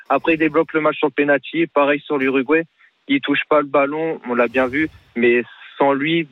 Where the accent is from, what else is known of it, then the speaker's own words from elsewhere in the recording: Portugal; Moi, je suis portugais, ça serait mon rêve.